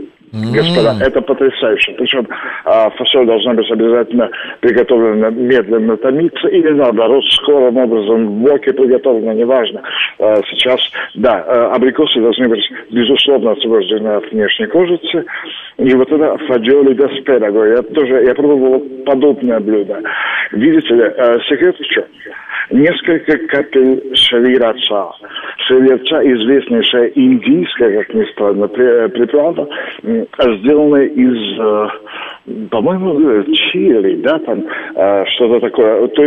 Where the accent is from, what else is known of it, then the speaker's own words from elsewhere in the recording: Russia; Но я россиянин